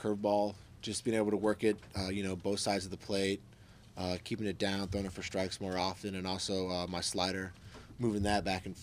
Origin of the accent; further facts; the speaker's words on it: Jupiter, Florida, United States; my mom grew up here before she moved down to Jupiter, and then, you know, I grew up in Jupiter going to the spring training games